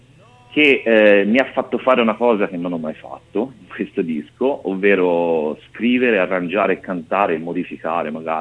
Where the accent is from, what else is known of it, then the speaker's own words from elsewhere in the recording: Pistoia, Tuscany, Italy; Io sono di Pistoia